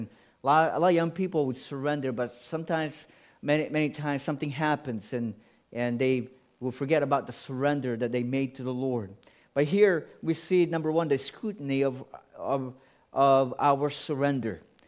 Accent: Philippines; I grew up in the Philippines, and we live by the ocean.

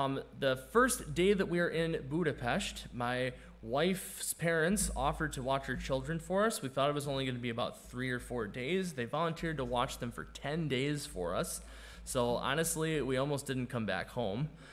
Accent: United States; now in Hungary; And I'm from the States, by the way.

